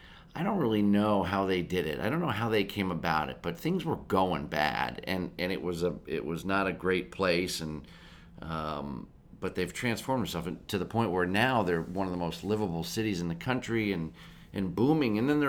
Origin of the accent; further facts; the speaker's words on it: Erie, Pennsylvania, United States; Well, you know, I think I told you I grew up in Erie, Pennsylvania. So, small town boy